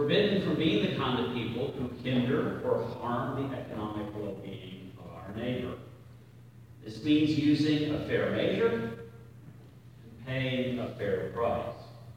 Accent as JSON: {"language": "English", "region": "the South", "country": "United States", "accent": "southern", "said": "got an operator in New Jersey who told me to speak more slowly because my southern accent was incomprehensible."}